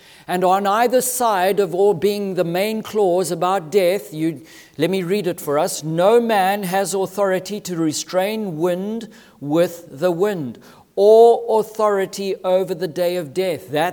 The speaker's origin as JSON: {"language": "English", "country": "Zimbabwe", "tie": "born or raised there", "said": "I remember as a boy growing up in Zimbabwe, one of the greatest frustrations when we were in the rainy season and living on a farm"}